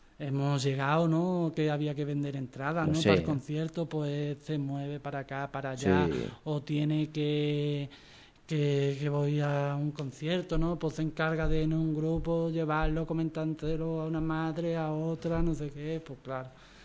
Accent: Chiclana de la Frontera, Andalusia, Spain; pues yo soy de Chiclana

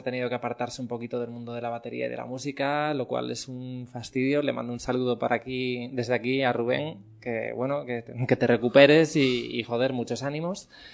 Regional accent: Cantabria, Spain; yo nací en Cantabria estuve viviendo siempre en pueblos pequeños y de interior, y me he criado entre montañas, entre bosques, y entre vacas, y entre animales

